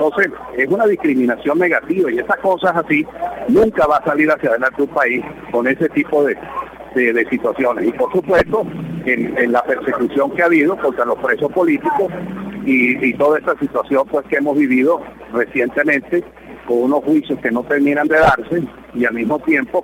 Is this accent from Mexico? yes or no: no; Mérida, Venezuela; es mi deber como diputado que soy de Mérida